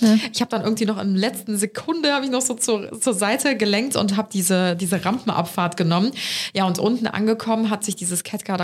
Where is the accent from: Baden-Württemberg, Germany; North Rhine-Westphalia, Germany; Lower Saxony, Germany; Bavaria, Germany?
North Rhine-Westphalia, Germany; Cologne; Und dann sind wir damals bei uns in Ehrenfeld, haben wir da gewohnt, da gab es den Blücherpark